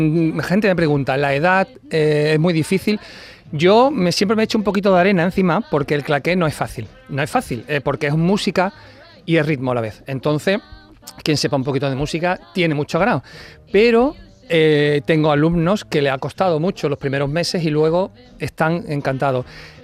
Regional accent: Seville, Andalusia, Spain; Yo de Sevilla.

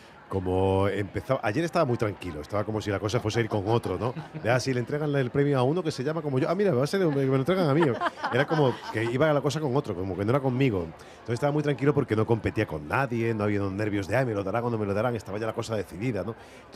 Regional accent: Algeciras, Andalusia, Spain; Yo soy de Algeciras, y nosotros veníamos mucho a Málaga de pequeños

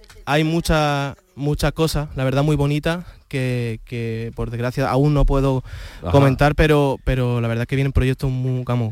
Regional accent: Calaña, Andalusia, Spain; yo salí de Calaña, de un pueblo de Huelva que... Que sí que es un pueblo que tiene mucha tradición, le gusta mucho el flamenco y bueno, allí en la sevillana, en los fandangos y eso se lleva mucho.

